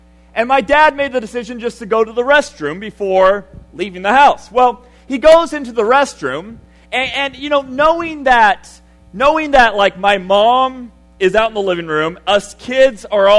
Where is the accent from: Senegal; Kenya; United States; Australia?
Senegal; growing up in Senegal.